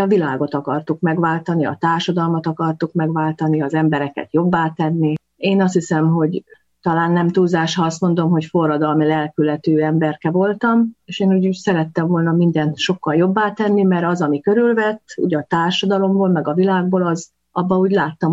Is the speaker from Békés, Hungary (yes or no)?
yes; Szeghalom, Békés, Hungary; born there; Szeghalmon, a Viharsarok egyik, akkor még falujában, ma már városában születtem, szocialista jellegű világ volt az, amiben születtem.